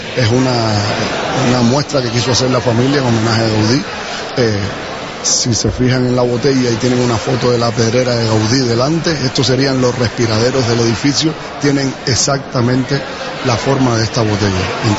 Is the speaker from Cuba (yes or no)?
yes; Cuba; now in Spain; Yo, como ven en mi acento, no soy del Penedés ni catalán, soy cubano, ¿okay?